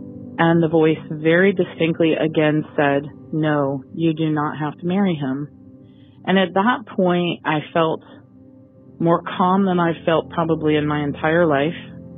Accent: Goldsboro, North Carolina, United States; I'm from Goldsboro, North Carolina.

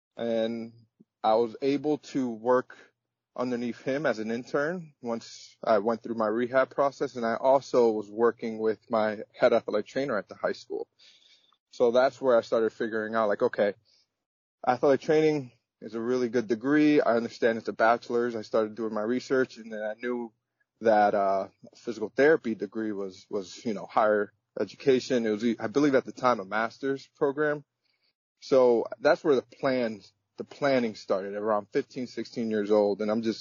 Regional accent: United States; As much as I am American, I am also my mother's culture, and my father's culture, which is Dominican.

